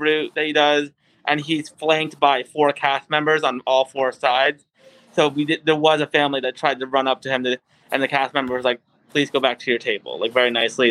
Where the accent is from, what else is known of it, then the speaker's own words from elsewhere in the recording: Massachusetts, United States; So I'm from Massachusetts, and Connecticut right below me is actually on the travel ban for 14 days.